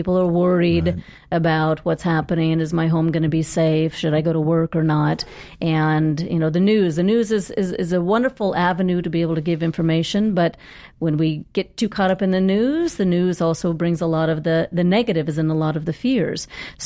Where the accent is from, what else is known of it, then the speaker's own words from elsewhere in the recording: Alaska, United States; Well, I grew up in Alaska. I don't know what kind of stress we have going camping and fishing all the time and hanging out in the woods.